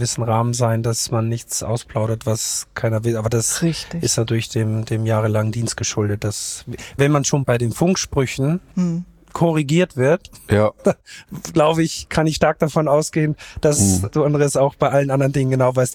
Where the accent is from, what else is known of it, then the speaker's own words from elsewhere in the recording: Austria; Da sind wir gerade wieder in dieser Hafenwelt, die so speziell ist, die mich hier auch gefangen hat als Österreicher. Und seit 30 Jahren bin ich da tätig